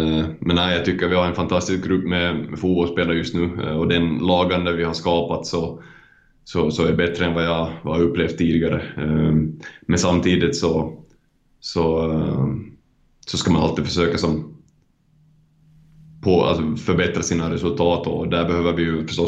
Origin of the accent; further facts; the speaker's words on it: Finland; och nu som finländare så känns det jättedåligt att jag inte har hållit vad jag har lovat